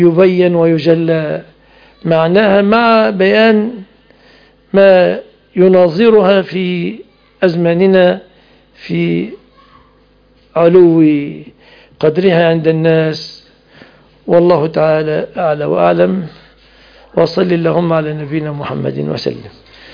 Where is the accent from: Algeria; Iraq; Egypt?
Egypt; حتى في بلادنا مصر، ليس في ألمانيا